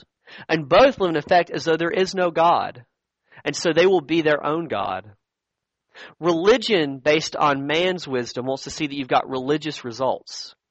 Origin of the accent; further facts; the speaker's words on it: Alabama, United States; I grew up in South Alabama, and that was not the cool part of Alabama with like the mountains, or the old historic part of Alabama on like the coast with Mobile.